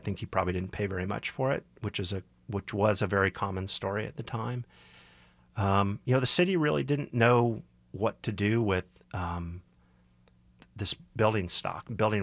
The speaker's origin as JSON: {"language": "English", "town": "Kansas City", "region": "Missouri", "country": "United States", "tie": "born or raised there", "said": "growing up in Kansas City, you could always feel like there was another plan"}